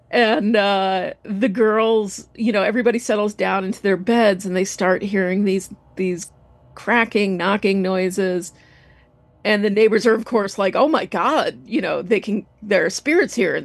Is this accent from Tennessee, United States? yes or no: no; New York City, New York, United States; I'm from New York City proper, so it's all upstate to me